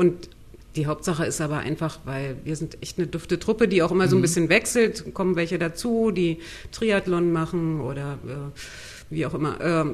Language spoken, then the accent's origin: German; Rostock, Mecklenburg-Vorpommern, Germany; moved away as an adult; now in Berlin, Germany; also ich komme aus Rostock, bin damals bei Empor Rostock geschwommen